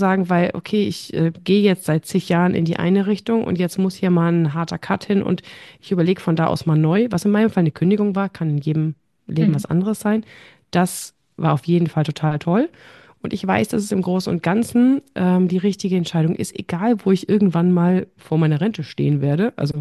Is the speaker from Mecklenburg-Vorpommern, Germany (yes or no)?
no; Bavaria, Germany; now in Münster, Germany; Wir kommen beide aus Franken und sind beide nach Münster gezogen.